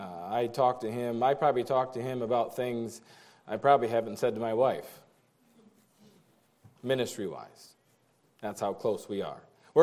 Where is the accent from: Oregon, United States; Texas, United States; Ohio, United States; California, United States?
Ohio, United States; Toledo; I am from Toledo.